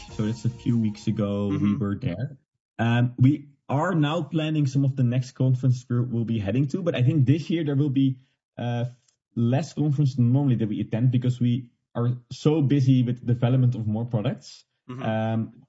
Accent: Netherlands; English is a second language; We're from Netherlands, and we're famous for being very direct.

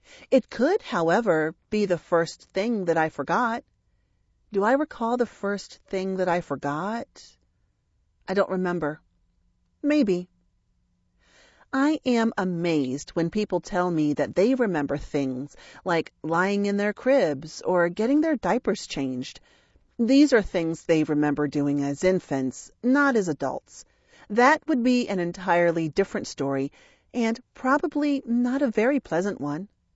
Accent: Metairie, Louisiana, United States; I was born in Jefferson Parish, Louisiana, at Ochsner Hospital, January 26, 1958. I lived in a house on Herring Road in Metairie until I was, let's say 8 or 9, maybe 10.

